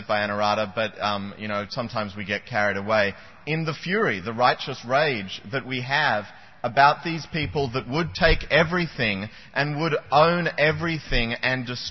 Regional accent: Australia; now in United States; I'm embarrassed because I'm Australian, a sort of Australian-American now, a hybrid

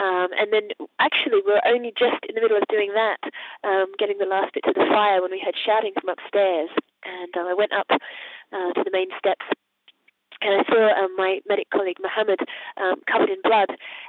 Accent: Australia; I'm from Australia.

